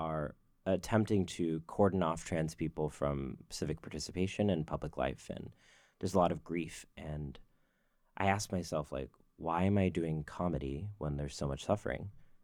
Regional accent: Texas, United States; growing up in Texas, I didn't have the language to describe what I was.

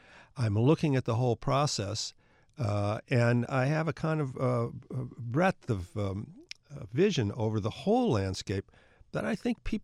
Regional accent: Minnesota, United States; Norcross comes from Wisconsin. I come from Minnesota. They're totally, totally different.

